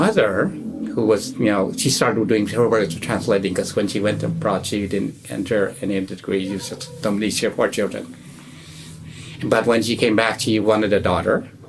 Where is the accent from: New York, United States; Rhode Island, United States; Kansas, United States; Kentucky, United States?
Kansas, United States; born there; And then they moved to Kansas. Mm-hmm. And that's where I was born in Kansas.